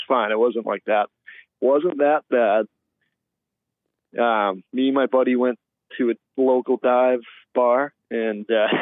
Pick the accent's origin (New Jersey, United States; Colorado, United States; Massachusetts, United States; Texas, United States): Massachusetts, United States; Boston; and I'm an Irishman from Boston.